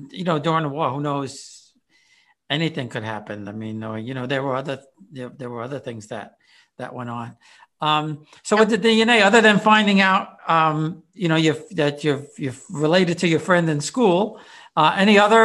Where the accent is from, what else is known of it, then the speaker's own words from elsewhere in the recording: New York City, New York, United States; but we grew up in Queens, you know, New York.